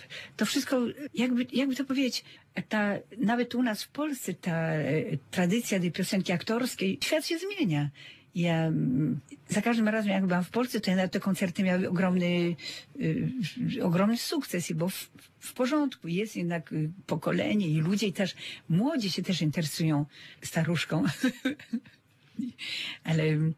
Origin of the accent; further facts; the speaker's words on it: Warsaw, Masovian Voivodeship, Poland; born there; ja, która się urodziłam w Warszawie.